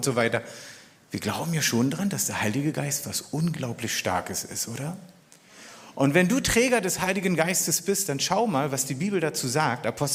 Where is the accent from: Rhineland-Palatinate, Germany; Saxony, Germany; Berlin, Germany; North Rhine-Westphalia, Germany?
Berlin, Germany; ich als echter Berliner wirklich zum ersten Mal hier in dieser Region bin